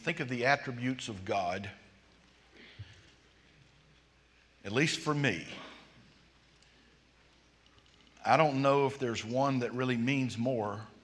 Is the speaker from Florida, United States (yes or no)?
yes; Jacksonville, Florida, United States; born there; I was born in Jacksonville, but I lived on a farm until I was five, and my mom remarried.